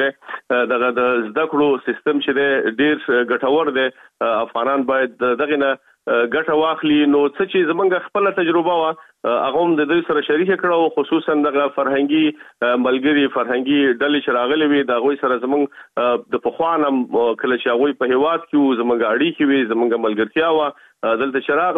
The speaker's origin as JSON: {"language": "Pashto", "region": "Kabul", "country": "Afghanistan", "moved": "as an adult", "said": "په افغانستان کې خو په کابل کې مونږ اوسېدلو"}